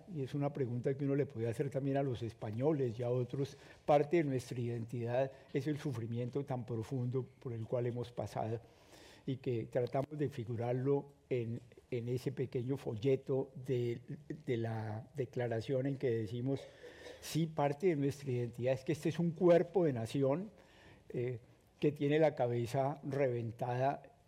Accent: Germany; aceptar que nosotros, pues, que somos la patria de Goethe y somos la patria de Bach y somos la patria de Beethoven y somos la patria de Hölderlin

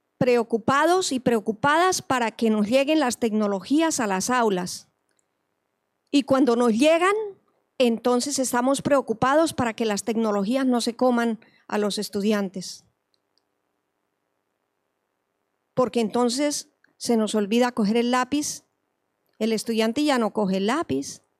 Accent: Colombia; moved away; Soy exalumna de la UPV, pero también soy exiliada colombiana.

